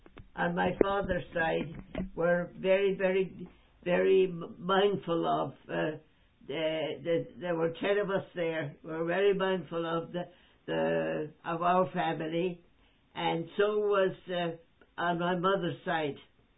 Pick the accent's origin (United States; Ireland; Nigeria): Ireland; Rattany; born there; But where I was born in Rattany was like off the beaten track.